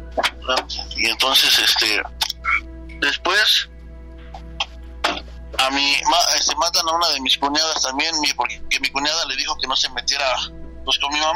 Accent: Michoacán, Mexico; mi mamá y mi papá, pues ellos se vinieron de allá. Nosotros somos de Michoacán.

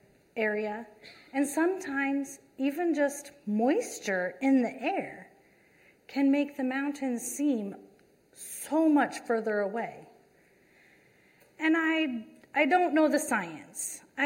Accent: Nebraska, United States; So I grew up in Nebraska. And if you've ever been in Nebraska, you know that the horizon is the horizon.

